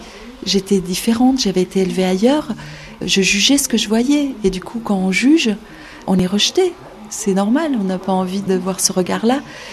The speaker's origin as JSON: {"language": "French", "country": "Lebanon", "tie": "born or raised there", "accent": "French", "said": "C'est difficile de reprendre contact avec l'enfant libanais qu'on était. Vous l'entendez même dans ma voix, je pense. C'est-à-dire que j'ai un accent à peu près français."}